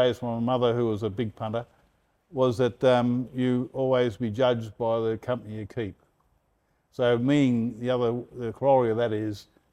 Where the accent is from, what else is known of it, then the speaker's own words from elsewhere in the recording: Fitzroy, Victoria, Australia; Oh no, I'm a Big Smoke person. A Fitzroy boy, really. Yeah. I came from Fitzroy, inner suburb of Melbourne here